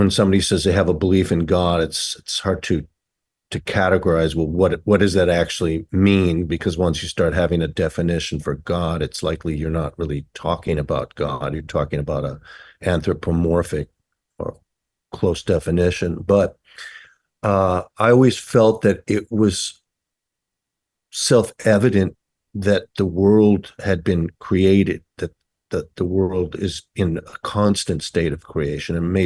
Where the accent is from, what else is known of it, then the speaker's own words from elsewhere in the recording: St. Louis Park, Minnesota, United States; Yeah, I grew up in St. Louis Park, Minnesota.